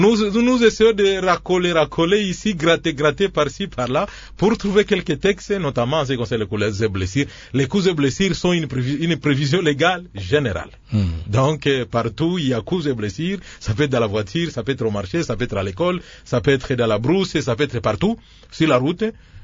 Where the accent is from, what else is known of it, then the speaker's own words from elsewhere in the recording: Équateur, DR Congo; Parce que lorsque vous allez chez nous en Équateur, vous voyez